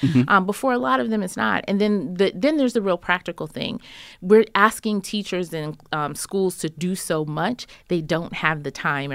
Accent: New York City, New York, United States; I grew up in Rosedale, Queens, and taught that in school through after-school programs, but also in church.

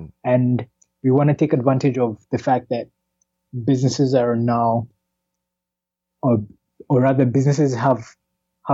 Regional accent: Kenya; I'm a Kenyan entrepreneur

